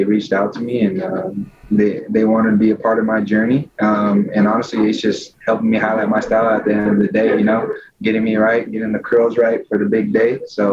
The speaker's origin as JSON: {"language": "English", "region": "California", "country": "United States", "tie": "born or raised there", "said": "I would love to stay on the West Coast just because I was born and raised in Cali."}